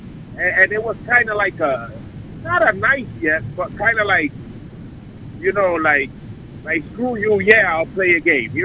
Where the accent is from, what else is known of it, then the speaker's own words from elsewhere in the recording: New York, United States; He said it no sooner than I said that I was from New York.